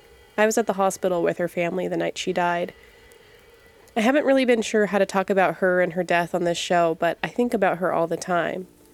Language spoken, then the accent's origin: English; Kalispell, Montana, United States; This winter, I was back in my hometown, Kalispell, Montana. It's probably been a decade since I had spent New Year's Eve there.